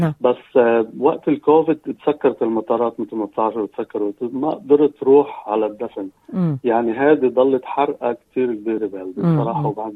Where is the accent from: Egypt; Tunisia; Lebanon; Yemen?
Lebanon; moved away; فأنا صراحة من لبنان